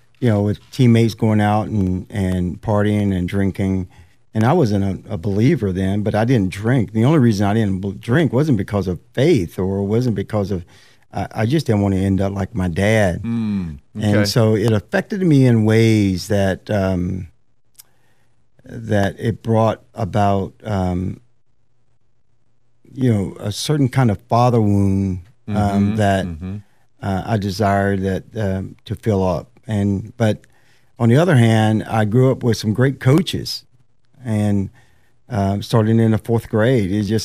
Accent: Winston-Salem, North Carolina, United States; If you remember back in the day, especially growing up in Winston-Salem and surrounding areas, you got your report card through the mail.

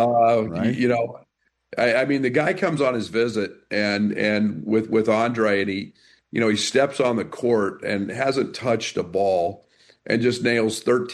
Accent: Kansas, United States; Yeah, you know, I grew up in Kansas, and junior college basketball was a big deal in Kansas.

